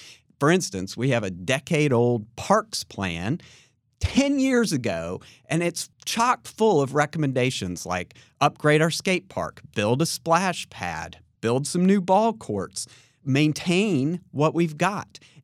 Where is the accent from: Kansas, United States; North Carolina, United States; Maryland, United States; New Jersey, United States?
North Carolina, United States; Chapel Hill; I grew up here in Chapel Hill. I love our community so much.